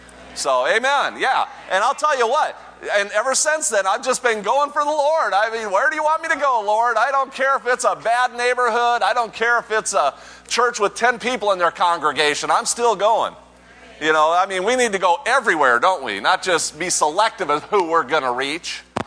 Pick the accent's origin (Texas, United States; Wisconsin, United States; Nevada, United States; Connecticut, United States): Nevada, United States; Las Vegas; I'm from Vegas